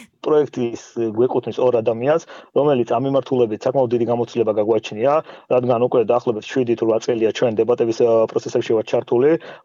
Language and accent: Georgian; Kobuleti, Adjara, Georgia; ზოგადად მე ქობულეთის მუნიციპალიტეტიდან ვარ.